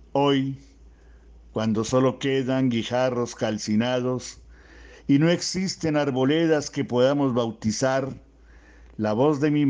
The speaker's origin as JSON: {"language": "Spanish", "region": "Bogotá", "country": "Colombia", "tie": "born there", "lives_now": "Tuluá, Colombia", "said": "nací en Bogotá, Colombia, pero hace mucho tiempo radicado en otra ciudad colombiana, en el Valle del Cauca, hablo de Tuluá."}